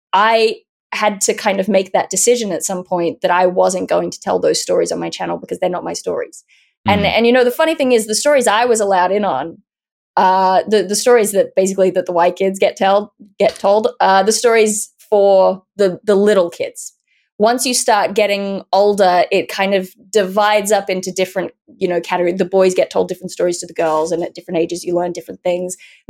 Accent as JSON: {"language": "English", "town": "Nowra", "region": "New South Wales", "country": "Australia", "tie": "born or raised there", "said": "I grew up in Nowra, which has a high Indigenous population"}